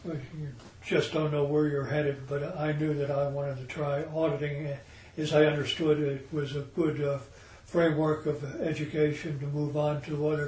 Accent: Pittsburgh, Pennsylvania, United States; also born or lived in Chicago; I was born in Chicago, Illinois, and grew up in Pittsburgh.

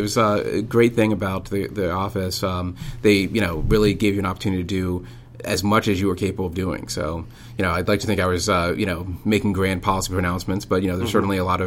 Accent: Boiling Springs, Pennsylvania, United States; also born or lived in Columbia, Maryland; now in Washington, United States; I was born in Columbia, Maryland, a suburb about halfway between Washington and Baltimore, but grew up in Boiling Springs, Pennsylvania, so about 2 hours north of D.C.

